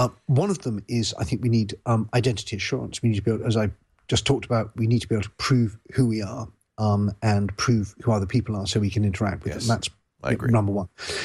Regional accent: United Kingdom; when I grew up in the United Kingdom

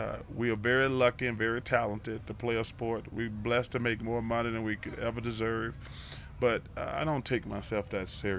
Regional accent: Alabama, United States; because growing up in Alabama, all we got is Alabama and Auburn football.

